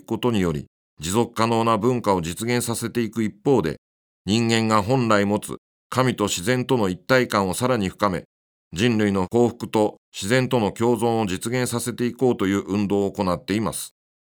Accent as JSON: {"language": "Japanese", "region": "Kanto", "country": "Japan", "tie": "born or raised there", "said": "私は関東で生まれ関東で育ったので、冬に雪が降るとテンションが上がり嬉しいはずなのですが"}